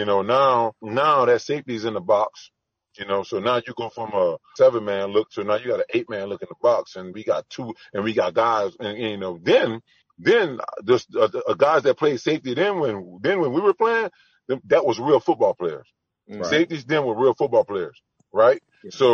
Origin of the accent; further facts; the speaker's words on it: Louisiana, United States; But I'm more of a game person, you know, myself. I'm from Louisiana. I eat real wildlife